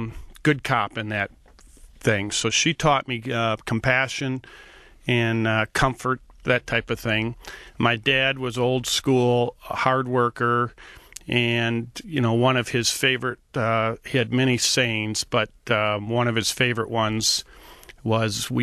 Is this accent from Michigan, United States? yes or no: yes; Rochester, Michigan, United States; Well, we grew up in Rochester. I've lived there forever, I guess, although I went to school in Kalamazoo.